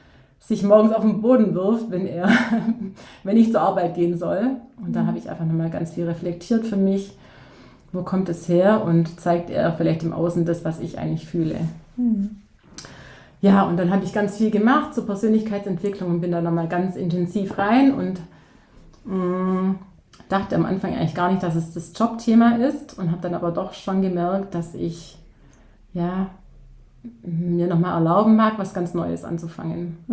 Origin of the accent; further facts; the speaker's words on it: Baden-Württemberg, Germany; ich komme aus der Nähe von Ulm. Ich bin 42 Jahre alt